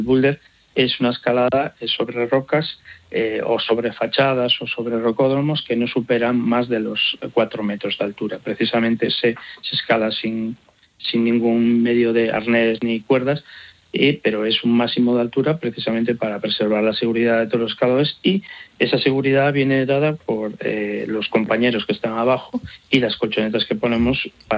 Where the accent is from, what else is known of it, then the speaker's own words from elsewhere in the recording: Galicia, Spain; soy gallego, y me inicié en el dique de abrigo, en una muralla del puerto de La Coruña